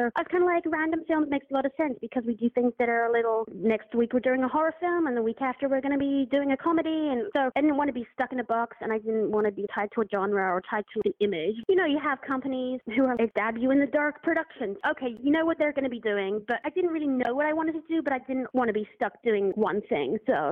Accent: England, United Kingdom; I grew up in England, and so we did French in school.

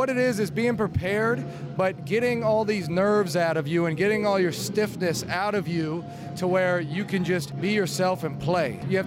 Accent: Cincinnati, Ohio, United States; and I'm from Cincinnati, Ohio.

